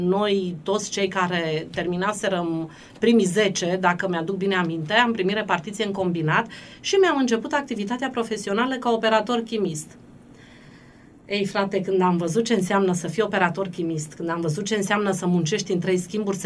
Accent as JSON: {"language": "Romanian", "town": "Ocna Mureș", "region": "Alba County", "country": "Romania", "tie": "born or raised there", "said": "M-am născut în Ocna Mureș, am crescut în Ocna Mureș, m-am format ca om în Ocna Mureș."}